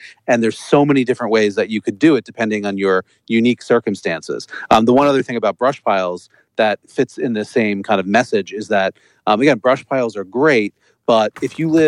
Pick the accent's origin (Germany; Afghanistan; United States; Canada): United States; Middletown, New Jersey; Oh, I grew up in a town called Middletown, which is sort of like central New Jersey.